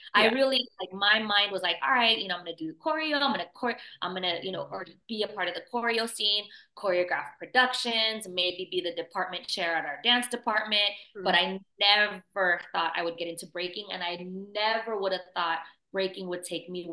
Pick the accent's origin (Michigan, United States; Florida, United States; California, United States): California, United States; San Diego; Speaking from someone who's born and raised in San Diego, and then planting my roots in San Diego